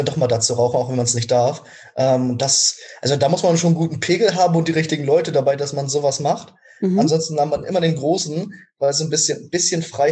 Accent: Rostock, Mecklenburg-Vorpommern, Germany; now in Hamburg, Germany; Ich komme eigentlich aus Rostock.

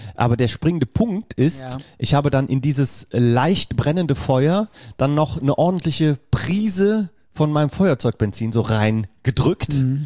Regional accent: Bad Neuenahr-Ahrweiler, Rhineland-Palatinate, Germany; ich komme ja aus Bad Neuenahrweiler

